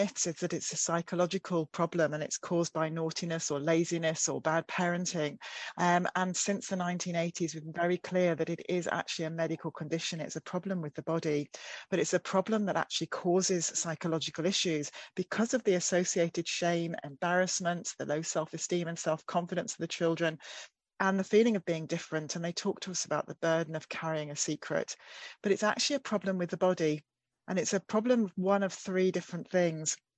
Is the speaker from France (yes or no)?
no; United Kingdom; But the trouble with being British is there are certain topics of conversation that we don't discuss